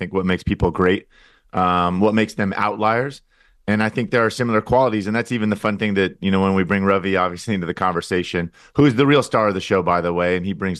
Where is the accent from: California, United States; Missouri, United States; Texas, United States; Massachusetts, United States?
California, United States; San Diego; growing up in San Diego, that's not something that I'm familiar